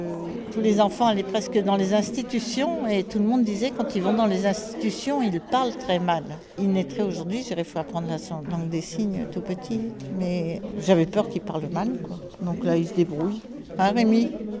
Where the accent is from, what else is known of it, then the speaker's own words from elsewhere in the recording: Hauts-de-France, France; moved away; Je suis Picarde, mais je suis arrivée il y a 41 ans.